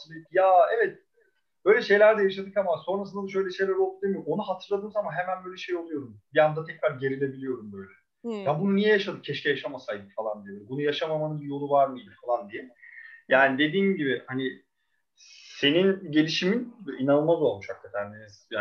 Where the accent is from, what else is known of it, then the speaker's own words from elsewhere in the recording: Ankara, Turkey; ben hani kendi toprağıma işte ne bileyim memleketime işte Ankara'ya işte sosyal çevreme böyle çok bağlı biriyim.